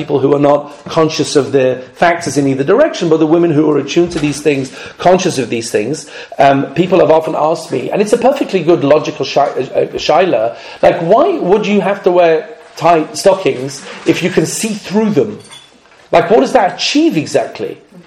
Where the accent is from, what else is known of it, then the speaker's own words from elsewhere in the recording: United Kingdom; also born or lived in United States; Excuse me, I'm English and American.